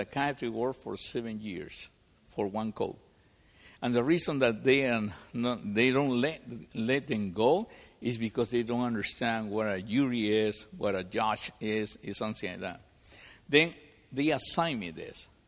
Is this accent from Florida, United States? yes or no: yes; Miami, Florida, United States; now in Sunrise, United States; I am from Miami. I live in Sunrise, Florida. I'm from Miami.